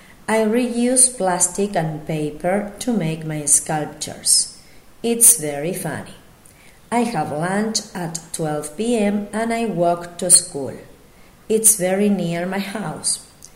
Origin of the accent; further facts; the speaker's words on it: Entre Ríos, Argentina; I'm from Entre Ríos in Argentina. I'm 11 years old. I live with my grandparents and my mom.